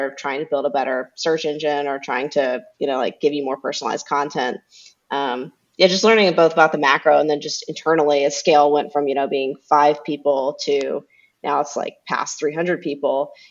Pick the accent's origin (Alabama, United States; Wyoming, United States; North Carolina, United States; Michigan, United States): Alabama, United States; So if we go back to the very beginning, I'm originally from Alabama, extremely small town in Alabama.